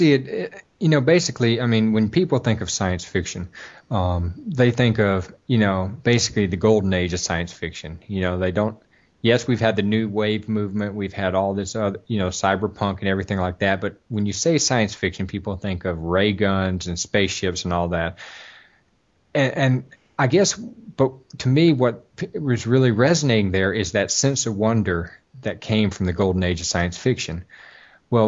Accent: the South, United States; Part of it is growing up in the South, the culture and the environment and the people are very storytelling worthy

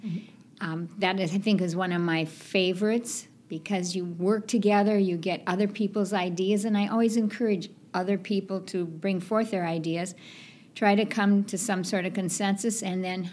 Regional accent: Minnesota, United States; moved away; My husband Steve and I moved here 9 years ago, and needless to say, we love it. We came from Minnesota, so if you saw the weather forecast last week, you know we really love it

